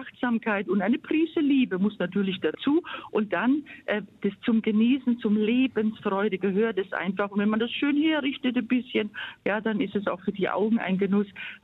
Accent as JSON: {"language": "German", "region": "Bavaria", "country": "Germany", "said": "außer Sauerkraut natürlich bei uns in Franken und so weiter"}